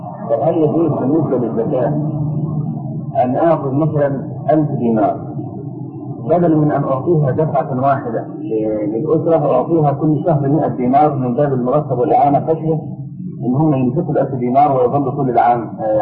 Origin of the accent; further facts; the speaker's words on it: Egypt; يعني احنا عندنا في مصر الموظف ده 40 جنيه مثلا او 50